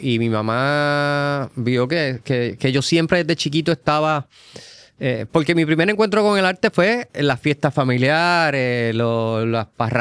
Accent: Cabo Rojo, Puerto Rico; also born or lived in Guayama; Y entonces se regresan a Cabo Rojo y me crié completamente en Cabo Rojo. Luego en la adolescencia fui a Guayama.

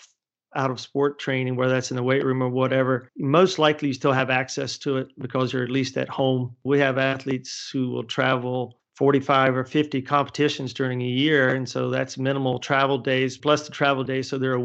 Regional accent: North Carolina, United States; Of course, I'm from North Carolina

